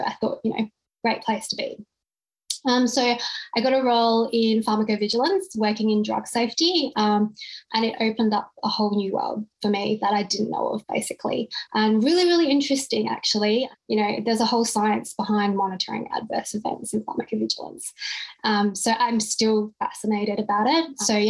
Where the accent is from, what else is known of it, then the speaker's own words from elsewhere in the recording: Perth, Western Australia, Australia; moved away as an adult; now in Melbourne, Australia; So I'm actually from Perth originally, and I moved over here to Melbourne for my career